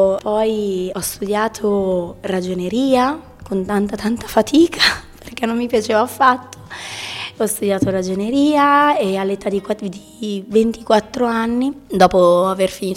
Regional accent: Sesto San Giovanni, Lombardy, Italy; also born or lived in Milan; io sono nata a Milano, vissuto a Sesto San Giovanni.

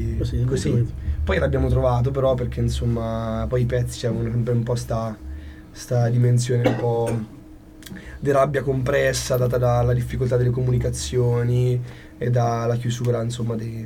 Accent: Gubbio, Umbria, Italy; poi io sono di Gubbio, quindi sicuramente faremo una data a Gubbio

